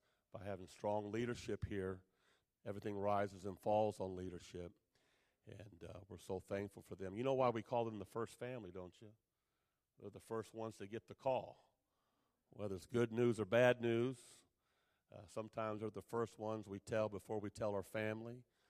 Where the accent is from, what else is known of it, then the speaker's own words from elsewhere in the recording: Detroit, Michigan, United States; I get to stay in my hometown of the Detroit Metro District. Been there all my life.